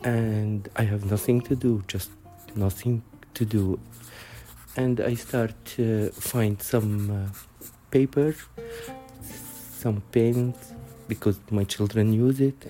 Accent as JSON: {"language": "Dutch", "town": "Aleppo", "region": "Aleppo Governorate", "country": "Syria", "second_language": "Dutch", "lives_now": "Amsterdam, Netherlands", "said": "Ik kom uit Aleppo, Syrië. Ik woon in Amsterdam. Ik woon alleen met mijn kanarie."}